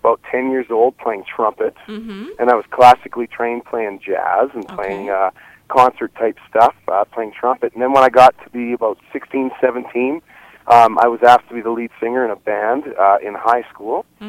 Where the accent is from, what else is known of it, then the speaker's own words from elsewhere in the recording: Estevan, Saskatchewan, Canada; We just had our first CD release party in Saskatchewan in my hometown of Estevan last weekend.